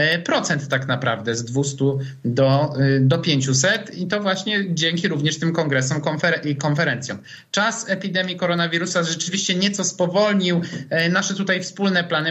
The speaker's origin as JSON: {"language": "Polish", "town": "Suwałki", "region": "Podlaskie Voivodeship", "country": "Poland", "said": "w Suwałkach, z których pochodzę"}